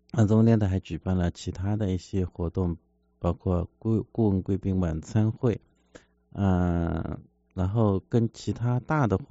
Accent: Jiangsu, China; moved away; 那么这次呢是回到我的故乡江苏

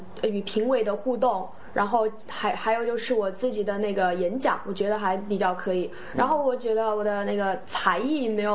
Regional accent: Qianwei, Sichuan, China; 我来自四川省乐山市犍为县。

